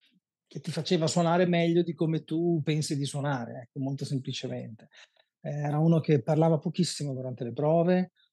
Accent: Trentino-Alto Adige, Italy; io sono originario del Trentino Alto Adige

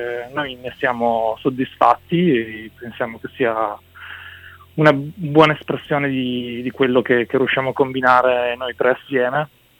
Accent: Fossano, Piedmont, Italy; born there; now in Turin, Italy; Siamo nati in provincia di Cuneo, a Fossano, attorno al 2005, quindi più o meno quando eravamo ventenni. E col passare degli anni poi ci siamo trasferiti, chi per studio, chi per lavoro, a Torino.

